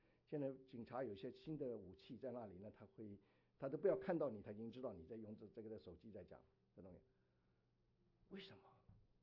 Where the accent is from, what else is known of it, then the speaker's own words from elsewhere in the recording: China; 我们中国人不是有句话吗？